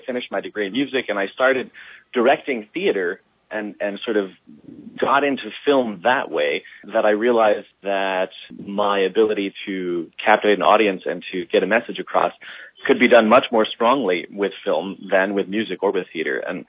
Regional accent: New Jersey, United States; growing up in New Jersey.

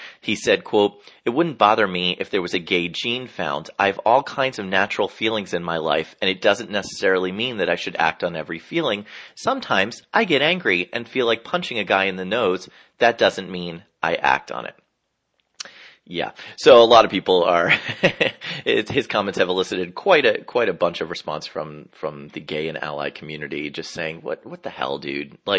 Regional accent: New Jersey, United States; Over in my home state of New Jersey

